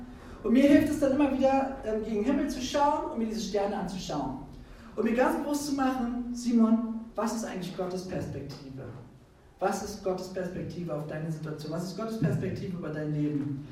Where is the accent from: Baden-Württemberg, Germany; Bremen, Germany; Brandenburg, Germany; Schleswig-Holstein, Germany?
Brandenburg, Germany; ich kenne mich da nicht so aus in den Bergen, weil ich bin hier in Brandenburg groß geworden, hier ist alles flach.